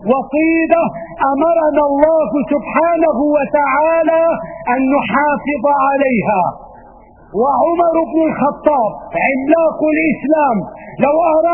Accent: Syria

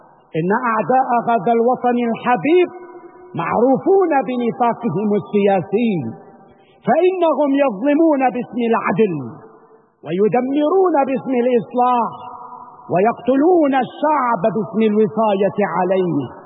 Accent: Syria; فنحن كسوريين واجب علينا أن نكون يقظين وحذرين.

